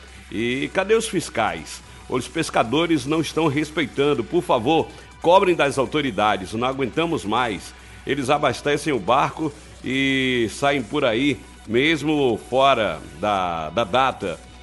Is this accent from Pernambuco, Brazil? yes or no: no; Ilhéus, Bahia, Brazil; Manda um abraço para todos aí na minha cidade natal, em Ilhéus